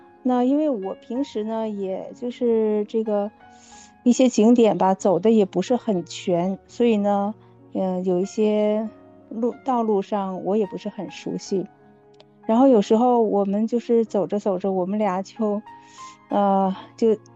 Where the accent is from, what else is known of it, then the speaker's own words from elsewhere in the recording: Harbin, Heilongjiang, China; 我们哈尔滨呢，因为我是土生土长的嘛